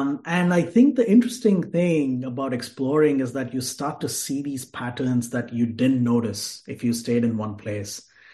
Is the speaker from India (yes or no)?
yes; Bangalore, Karnataka, India; also born or lived in Mumbai; I'm originally from Bangalore, which is the southern part of India. And I also did my schooling in one of the largest cities in India, Bombay. Or Mumbai.